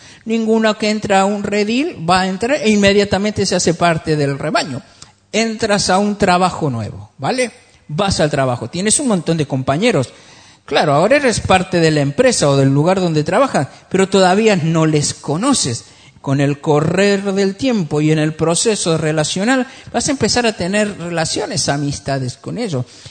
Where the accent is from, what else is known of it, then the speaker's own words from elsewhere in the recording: Argentina; Es que soy argentino, no pasa nada.